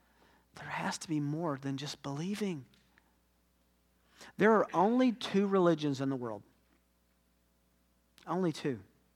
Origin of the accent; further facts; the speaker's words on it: Tennessee, United States; I'm from Tennessee. English is technically my second language.